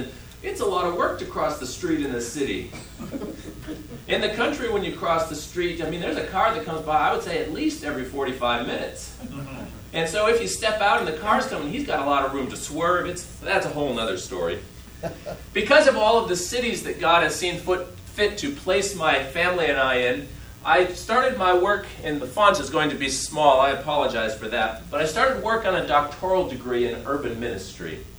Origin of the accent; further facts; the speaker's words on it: Ohio, United States; now in Wisconsin, United States; The most obvious is I grew up in Northwest Ohio, so I'm not from Wisconsin. But I've lived in Wisconsin longer than I have Ohio at this point.